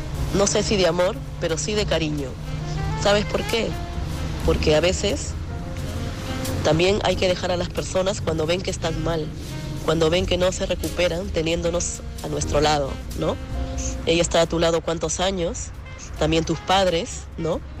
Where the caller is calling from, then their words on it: Madrid, Community of Madrid, Spain; de Madrid.